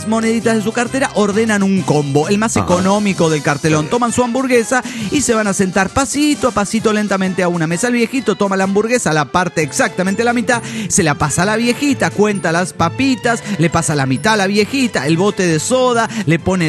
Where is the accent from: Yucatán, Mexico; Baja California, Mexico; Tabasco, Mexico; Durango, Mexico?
Baja California, Mexico; Tijuana; de Tijuana, México.